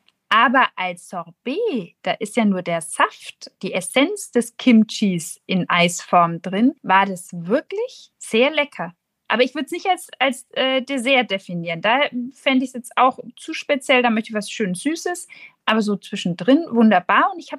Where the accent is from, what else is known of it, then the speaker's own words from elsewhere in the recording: Nuremberg, Bavaria, Germany; Und wenn man als Nürnbergerin Mut beweist, dann fährt man nach Fürth.